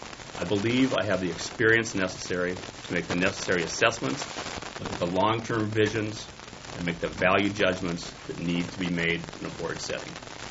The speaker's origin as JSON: {"language": "English", "town": "Alexandria", "country": "United States", "tie": "born or raised there", "said": "I've served on all kinds of civic and corporate boards in my hometown of Alexandria."}